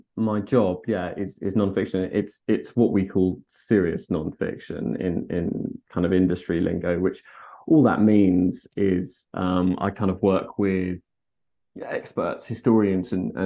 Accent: London, United Kingdom; now in Brighton, United Kingdom; I'm a Londoner

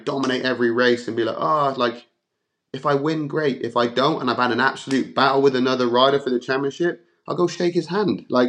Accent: United Kingdom; And being British, it doesn't make it any easier.

